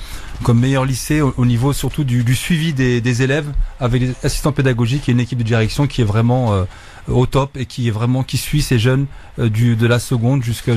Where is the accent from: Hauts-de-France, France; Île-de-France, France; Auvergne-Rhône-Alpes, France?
Île-de-France, France; Clichy-sous-Bois; donc 49 ans. Donc, j'habite à Clichy-sous-Bois depuis 42 ans. J'ai grandi dans le Haut Clichy à Albert Camus